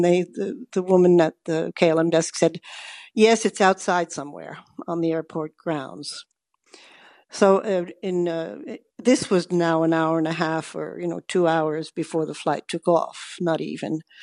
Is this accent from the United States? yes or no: no; Italy; Originally I came from Italy.